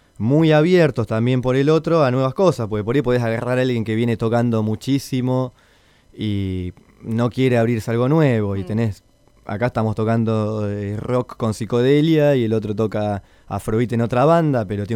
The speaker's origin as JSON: {"language": "Spanish", "town": "Comodoro Rivadavia", "region": "Chubut", "country": "Argentina", "said": "de Comodoro Rivadavia, que es de donde soy yo"}